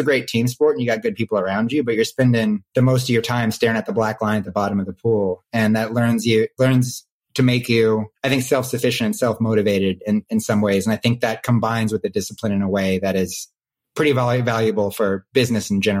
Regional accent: Seattle, Washington, United States; moved away as an adult; also born or lived in California; now in Chicago, United States; Seattle, Washington. So 18 years in Seattle. Did my undergrad and grad at Stanford in California in the Bay Area, and now I've been in Chicago for about 4.

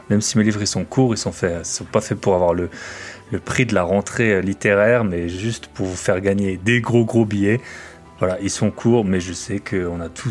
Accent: Grand Est, France; Moi je suis alsacien au départ

